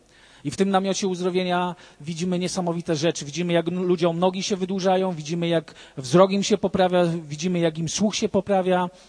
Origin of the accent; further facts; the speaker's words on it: Rzeszów, Subcarpathian Voivodeship, Poland; Ale ja pochodzę z Rzeszowa, nie z Warszawy.